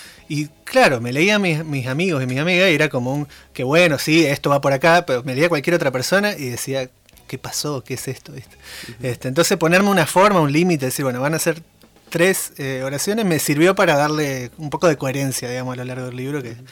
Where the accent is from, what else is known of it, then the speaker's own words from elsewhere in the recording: Sastre, Santa Fe, Argentina; yo nací en Santa Fe, pero me crié en un pueblito que se llama Sastre